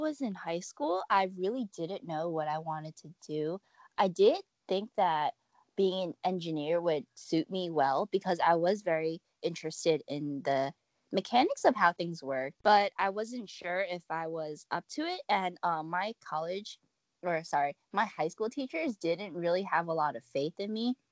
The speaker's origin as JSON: {"language": "English", "region": "Oregon", "country": "United States", "tie": "born or raised there", "also_born_or_lived": "New York City", "moved": "as an adult", "lives_now": "Philadelphia, United States", "said": "so I was born in New York City, and then towards the end of my elementary school years, I moved to Oregon, and then I finished my elementary school and middle school there, and then I went to Philadelphia"}